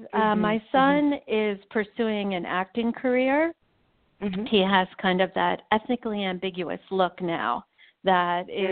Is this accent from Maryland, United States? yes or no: yes; Maryland, United States; my parents were forbidden to marry in the my home state of Maryland in 1961